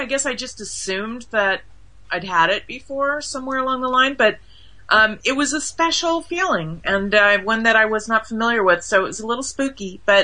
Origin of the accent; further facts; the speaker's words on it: United States; So, I didn't know anything as an American, but, turns out there's been a lot of like sort of almost like underground, fandom, for years and years and years in America.